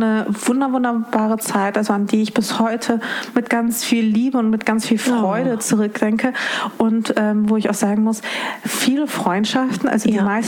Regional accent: Dortmund, North Rhine-Westphalia, Germany; born or raised there

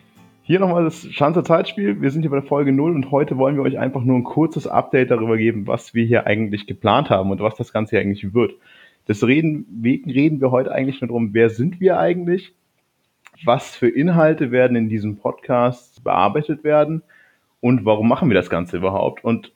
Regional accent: Ingolstadt, Bavaria, Germany; accent: Standard German; ich komme aus Ingolstadt. Auch wenn man es nicht ganz so hört, aber mir wird immer auch vorgeworfen, dass ich recht Hochdeutsch rede, auch dafür, dass ich aus Ingolstadt komme.

